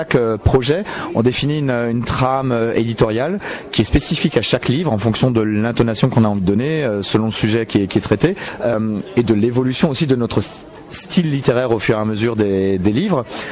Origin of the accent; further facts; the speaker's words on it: Grand Est, France; now in Montpellier, France; Non, mais je suis alsacien à la base et j'ai pas l'accent non plus. J'ai l'accent d'un citoyen du monde quelque part.